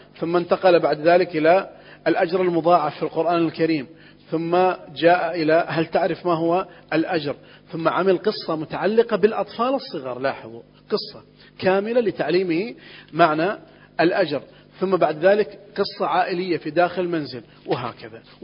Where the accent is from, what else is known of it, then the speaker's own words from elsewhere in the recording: Riyadh, Riyadh Province, Saudi Arabia; هناك دار خيرية عندنا في الرياض